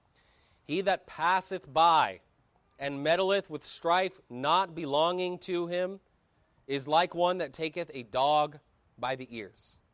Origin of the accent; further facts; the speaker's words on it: Pacific Northwest, United States; You know, I grew up in the Northwest